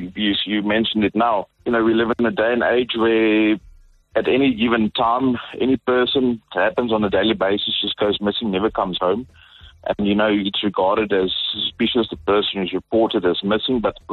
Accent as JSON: {"language": "English", "country": "South Africa", "said": "But as women, as South African citizens, whether you're male or female, we have to start arming ourselves."}